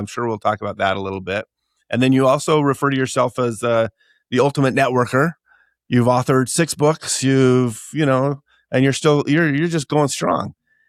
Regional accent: Utah, United States; Well, I will say I'm from Utah. Utah, I believe, is one of the capitals, perhaps, of multi-level marketing and door-to-door sales or direct-to-consumer sales.

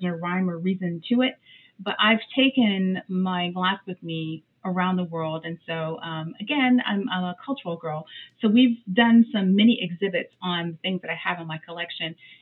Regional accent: Florida, United States; So, and I'm from Florida.

